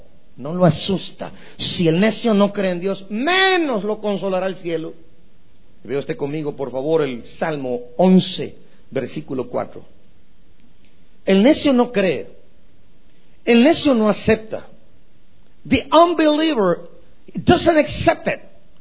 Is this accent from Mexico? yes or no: no; Guatemala; hace muchos años, ahí en mi país, en Guatemala